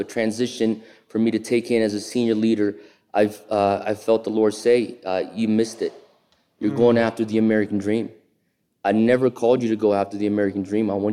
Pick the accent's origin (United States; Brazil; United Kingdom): Brazil; I was born and raised in Brazil, or most of my life growing up, I was raised in Brazil. We had a few years we left as a family